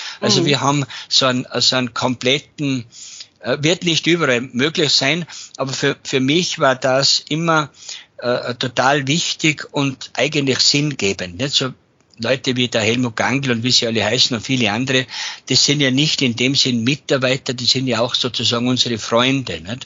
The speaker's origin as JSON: {"language": "German", "region": "Tyrol", "country": "Austria", "tie": "born or raised there", "said": "in meiner Heimat Tirol"}